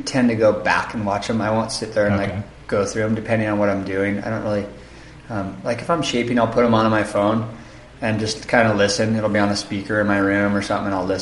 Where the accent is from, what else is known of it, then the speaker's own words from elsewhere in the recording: Santa Barbara, California, United States; basically, I grew up in Santa Barbara, in California, and when I was in my early 20s, I moved to the North Shore